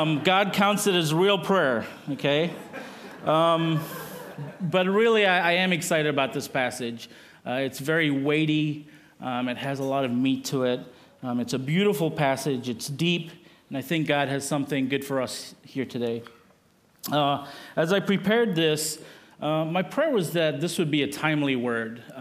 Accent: South Africa; now in Lansing, United States; southeast, you'll end up in South Africa. And so that's where I'm from, okay? So I am going to use my best American accent to speak to you.

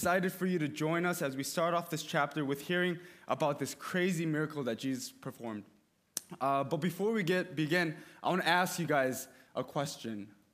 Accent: Farmington Hills, Michigan, United States; also born or lived in Seoul, South Korea; I'm Korean. I was born in Seoul, South Korea. I grew up in Farmington Hills, Michigan, pretty much my entire life.

